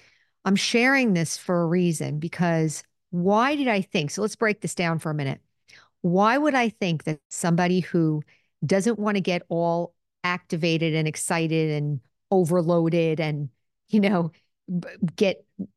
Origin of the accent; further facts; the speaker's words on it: Northeast, United States; I was brought up here in the United States and in the Northeast